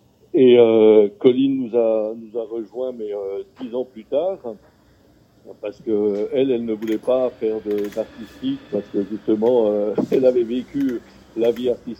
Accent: Switzerland; moved away as an adult; now in Paris, France; je suis parti de Suisse en étant bûcheron et je suis arrivé à Paris.

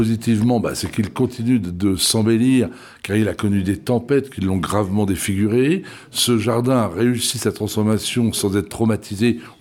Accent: Versailles, Île-de-France, France; born there; je suis né à Versailles, ce qui m'arrange, donc en 1976.

